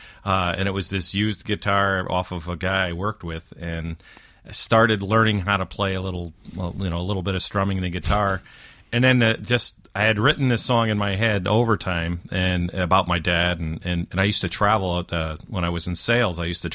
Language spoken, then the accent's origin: English; Poestenkill, New York, United States; I grew up in the great booming metropolis of Postenkill, New York. and growing up in Postenkill, right next to my mom and dad's house that they moved to when I was 7 years old